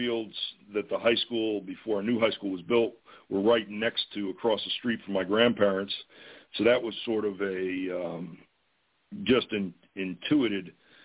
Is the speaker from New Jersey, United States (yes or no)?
yes; Madison, New Jersey, United States; Well, I grew up. I grew up in New Jersey in a town called Madison. It's about 20-25 miles west of Manhattan. It was a typical commuter town, suburbia.